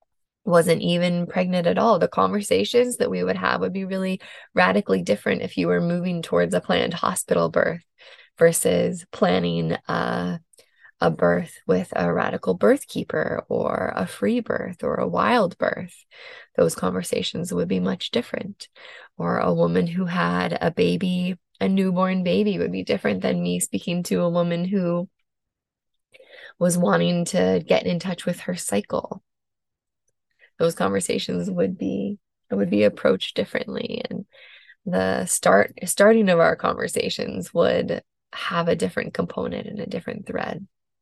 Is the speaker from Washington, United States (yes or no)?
yes; Washington, United States; also born or lived in New Jersey / France / Australia; I grew up in Washington State for the most part. I did live in New Jersey for a few years when I was younger, and I lived abroad in both France and Australia for a little while.